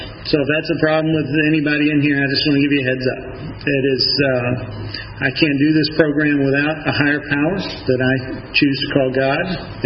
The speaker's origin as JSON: {"language": "English", "town": "Decatur", "region": "Georgia", "country": "United States", "tie": "born or raised there", "said": "we're from a Catholic family. So I was raised right here in Decatur. And went to Briarcliff High School, graduated from the class of 85"}